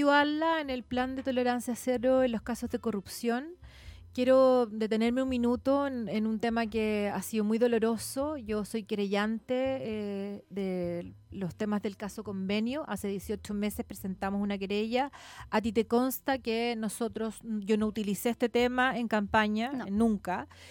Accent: San Antonio, Valparaíso, Chile; yo soy de San Antonio, soy de la región, fui 12 años parlamentaria, ya candidata a gobernador.

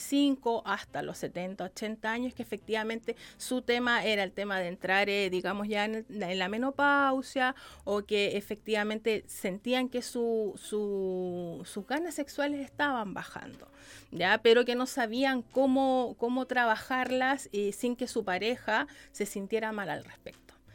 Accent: Santiago, Santiago Metropolitan Region, Chile; yo soy de Santiago, pero llevo 5 años viviendo acá en la Quinta Región.

